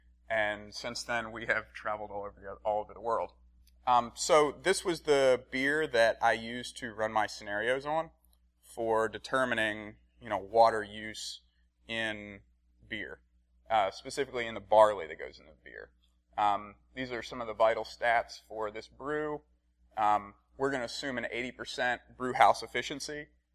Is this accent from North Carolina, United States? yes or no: yes; North Carolina, United States; growing up in North Carolina, you're always, when you go down to the low country, you see a lot of cucurbit production.